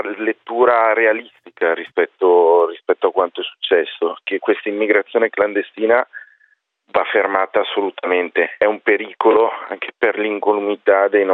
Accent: Erba, Lombardy, Italy; io sono nato a Erba, sono comasco

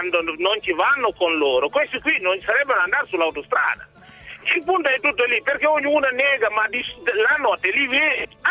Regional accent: Senegal; Italian is a second language; now in Italy; Io sono nero, vengo dal Senegal.

